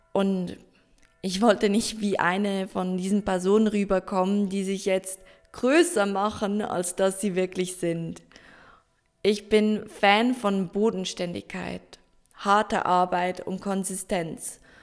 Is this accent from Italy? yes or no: no; Zurich, Switzerland; angefangen hat meine Reise 1996 in Zürich. Dort bin ich geboren, in der Nähe von Zürich aufgewachsen und dann aber als Kind relativ viel umgezogen.